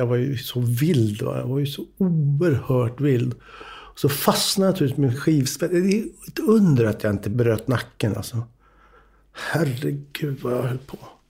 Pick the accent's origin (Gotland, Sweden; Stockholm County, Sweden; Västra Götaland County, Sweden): Stockholm County, Sweden; Stockholm; Vi är ju uppvuxna i Stockholm, men jag tillbringade tiden på somrarna på Tullgården.